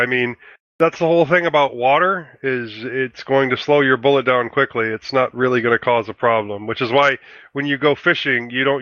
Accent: Iowa, United States; Like, I grew up in Iowa. You know, I spent a lot of my youth in Iowa, and sometimes the only way you ate was went out and shot it.

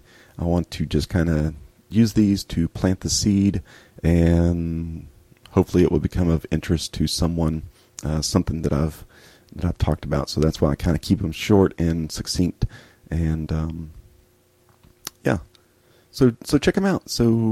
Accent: United States; I'm American

